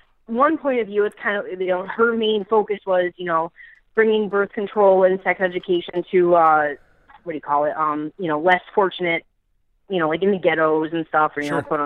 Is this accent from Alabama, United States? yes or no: no; Amsterdam, New York, United States; I am from Amsterdam, New York. It's about 40 minutes or so from Albany, from the capital.